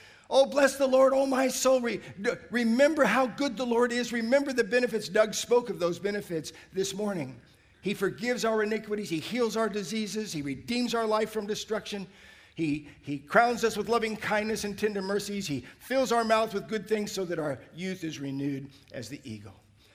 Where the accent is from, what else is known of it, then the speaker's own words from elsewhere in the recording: Australia; accent: Australian; I lose my Aussie accent when I go back to the States for a couple weeks and I get home. But don't worry, in a few weeks, I'll have my Aussie accent back, strong as ever.